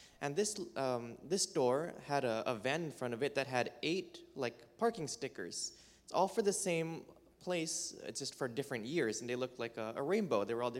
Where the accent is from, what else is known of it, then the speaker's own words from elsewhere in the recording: Vallejo, California, United States; I am from Vallejo, California, and this is my fourth summer doing Youth Rush.